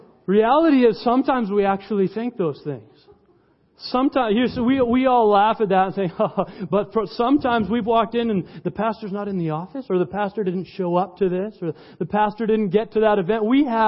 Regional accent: Canada; I'm a Canadian on missions.

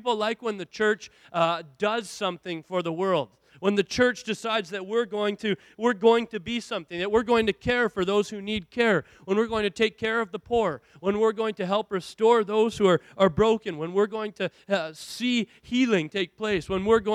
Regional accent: Williams Lake, British Columbia, Canada; I'm from Williams Lake, remember, you know. Surprising we had a bowling lane at all.

